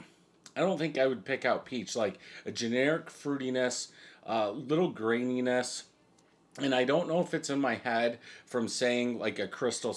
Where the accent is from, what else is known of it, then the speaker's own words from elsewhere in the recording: Michigan, United States; And being from Michigan, I'm not, for NFL, I actually don't have a favorite team. But I guess since I'm from Michigan, it would kind of be Detroit, but whatever.